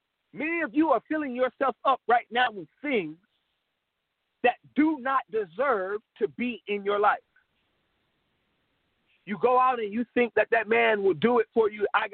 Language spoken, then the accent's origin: English; St. Louis, Missouri, United States; because that's what I grew up on in St. Louis, Missouri. For us, Chinese food is like a staple.